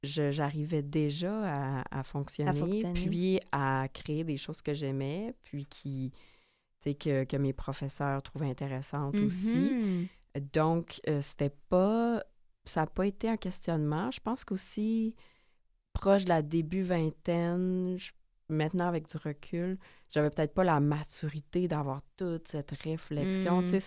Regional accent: Quebec City, Quebec, Canada; moi, je viens de la ville de Québec.

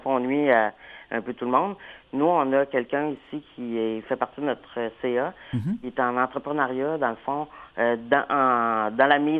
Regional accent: Quebec, Canada; je viens de la région, je viens du Bas-Saint-Laurent.

